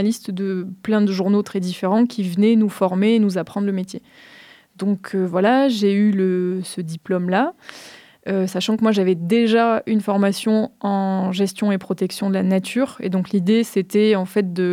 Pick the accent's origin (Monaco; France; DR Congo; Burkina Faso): France; Auvergne-Rhône-Alpes; en 2021, de revenir en Drôme, parce que moi, je suis originaire de Drôme provençale, et de m'installer dans le Crétois.